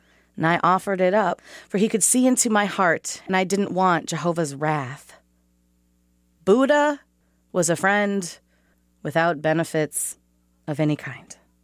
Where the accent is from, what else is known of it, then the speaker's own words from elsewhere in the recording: Mankato, Minnesota, United States; from Mankato, Minnesota.